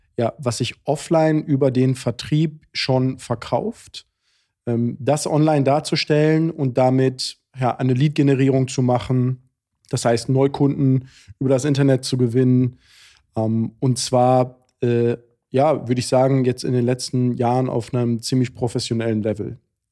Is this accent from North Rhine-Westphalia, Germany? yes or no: yes; Wattenscheid, North Rhine-Westphalia, Germany; gebürtig komme ich aus Wattenscheid.